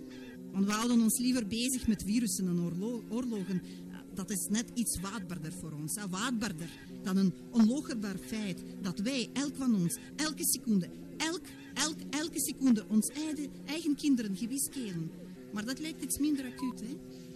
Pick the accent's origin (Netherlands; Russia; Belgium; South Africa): Russia; Stel dat ik merk dat ze weten dat ik van Rusland kom.